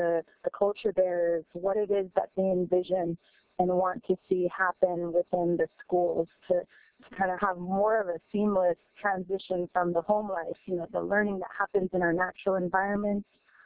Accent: Bethel, Alaska, United States; I grew up here in Montreal or Bethel

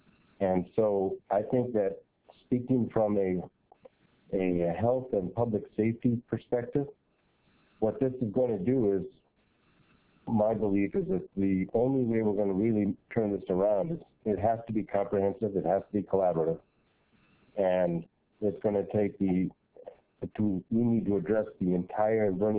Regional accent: Nyack, Alaska, United States; also born or lived in Seattle; A little background is that I'm a student of the state-operated school systems here in Alaska, out in western Alaska. We had a one-room schoolhouse out at Nyack. Then I attended middle school and high school in the Seattle area.

